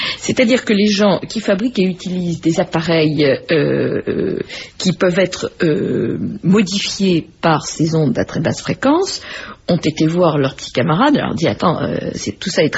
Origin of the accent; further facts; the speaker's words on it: France; on n'a pas beaucoup avancé, au moins chez nous en France.